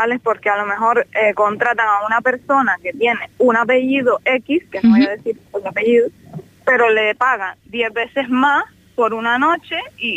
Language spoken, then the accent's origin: Spanish; Las Palmas, Canary Islands, Spain; born there; el mismo pueblo donde yo nací, que se llama Guanarteme, que está en Las Palmas